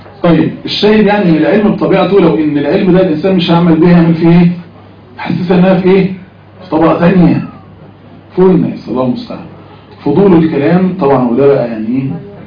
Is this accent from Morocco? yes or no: no; Egypt; احنا عندنا في مصر